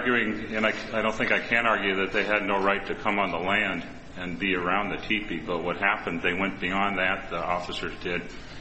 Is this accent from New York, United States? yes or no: no; Great Falls, Montana, United States; I'm from Great Falls, Montana.